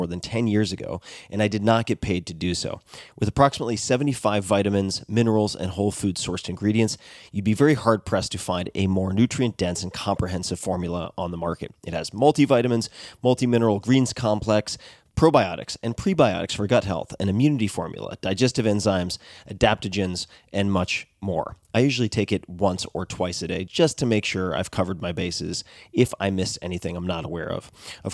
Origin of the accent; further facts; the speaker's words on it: Long Island, New York, United States; But I'm also from Strong Island, so I should just point